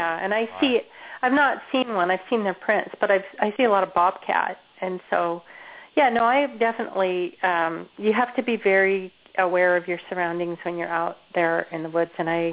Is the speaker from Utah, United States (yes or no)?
yes; Utah, United States; also born or lived in Alaska / Washington; now in California, United States; And I've lived in Alaska, and I've lived in Washington State, and now California. So I've been, and I grew up in Utah, so I've all throughout the West